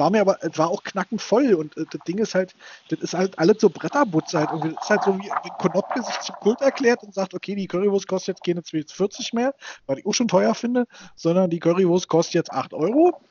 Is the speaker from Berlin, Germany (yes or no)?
yes; Berlin, Germany; aber das tut man als Berliner ja immer, wenn man die Stadt verlässt.